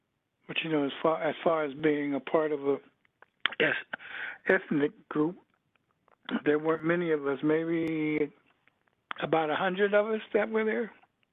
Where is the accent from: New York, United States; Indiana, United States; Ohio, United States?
Ohio, United States; Youngstown; I'm from Youngstown, Ohio. I lived on the south side on, in fact, my address was 437 West Myrtle Avenue.